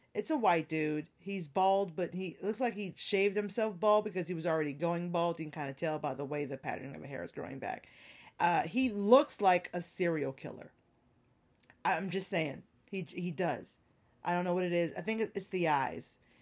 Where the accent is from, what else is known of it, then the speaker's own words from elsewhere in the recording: the South, United States; I'm from the South. If I order a sweet tea and you give me unsweetened tea, it's very unpleasant